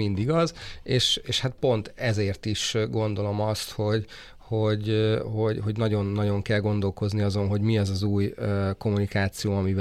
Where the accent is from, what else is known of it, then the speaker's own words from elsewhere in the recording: Budapest, Hungary; born there; now in Badacsony, Hungary; Én Budapesten.